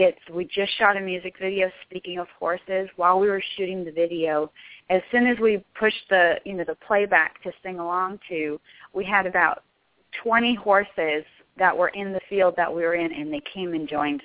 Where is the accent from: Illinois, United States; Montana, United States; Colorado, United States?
Montana, United States; Bozeman; born there; Yeah, I was born in Bozeman, Montana.